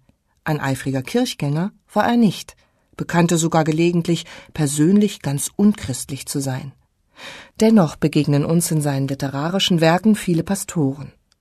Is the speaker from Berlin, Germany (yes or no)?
yes; Berlin, Germany; born there; Denn in Berlin, meiner Geburtsstadt